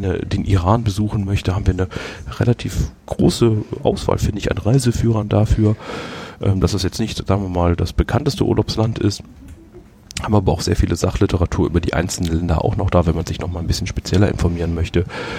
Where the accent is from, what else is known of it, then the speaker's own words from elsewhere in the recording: Düsseldorf, North Rhine-Westphalia, Germany; born there; ich bin ja gebürtiger Düsseldorfer.